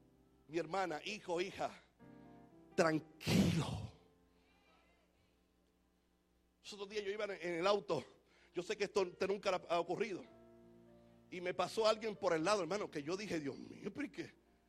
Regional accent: Puerto Rico; Y como puertorriqueño de pura cepa, pasé lento.

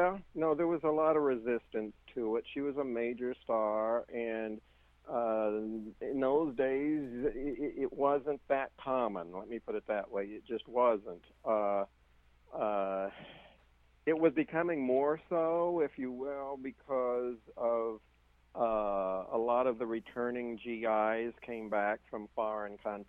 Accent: Midwest, United States; born there; And again, I was born in the Midwest in a little small town, but the Midwest part is important

